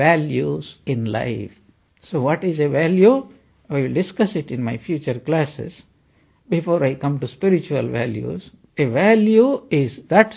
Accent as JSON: {"language": "English", "country": "India", "said": "And I am from India. So, still, my mind is from India only."}